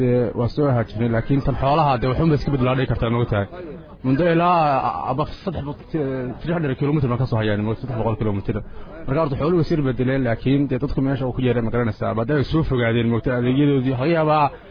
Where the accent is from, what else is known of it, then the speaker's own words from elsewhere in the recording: Hingalool, Sanaag, Somalia; waxaan ka yimid gobolka sinaag gaar ahaan degmada xingalool